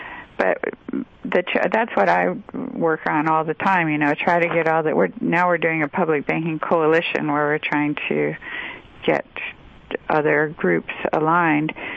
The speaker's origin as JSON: {"language": "English", "region": "Michigan", "country": "United States", "tie": "born or raised there", "said": "I grew up in Michigan, and my dad was an auto worker at one time, and my grandfather, until he got laid off during the Depression"}